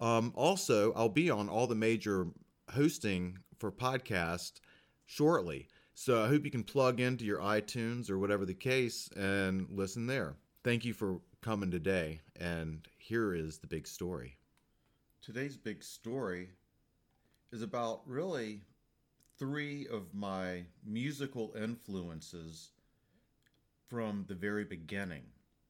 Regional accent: the South, United States; And then, of course, growing up in the South, everybody that I knew watched T-Haw on Saturday nights

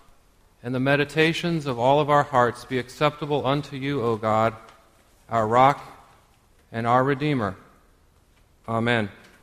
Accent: Indianapolis, Indiana, United States; Duke's dream of becoming national champion for the first time became a reality that weekend in my hometown

